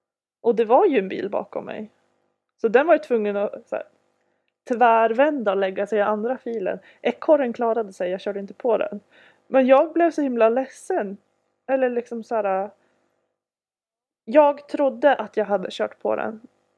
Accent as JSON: {"language": "Swedish", "town": "Oviken", "region": "Jämtland County", "country": "Sweden", "said": "Alltså när jag är hemma i Oviken ute på landet så ser jag ett rådjur utanför fönstret varannan helg."}